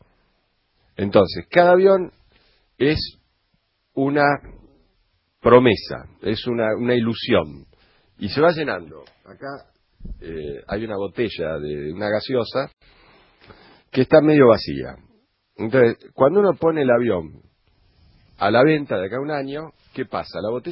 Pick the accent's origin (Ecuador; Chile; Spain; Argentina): Argentina; Ingeniero Luiggi, La Pampa; Yo soy de Ingeniero Luis y puedo decir Ingeniero Luis y La Pampa, una persona de Ingeniero Luis y La Pampa